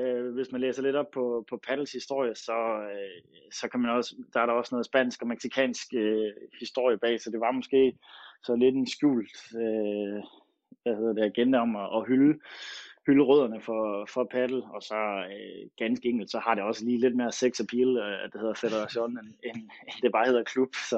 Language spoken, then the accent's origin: Danish; Fredericia, Region of Southern Denmark, Denmark; Jeg er 30 år gammel. Født og opvokset i Fredericia.